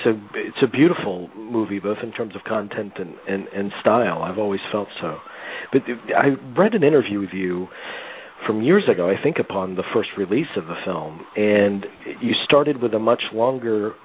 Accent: Lakeland, Florida, United States; Lakeland, Florida.

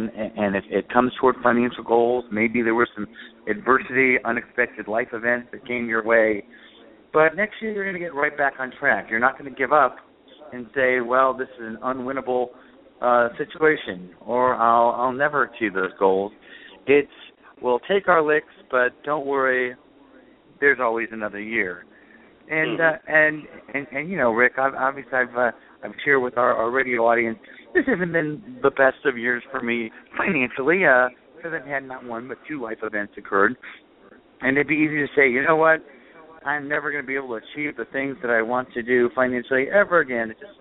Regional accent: Chicago, Illinois, United States; Of course, you know I'm originally from Chicago and a diehard Cubs fan.

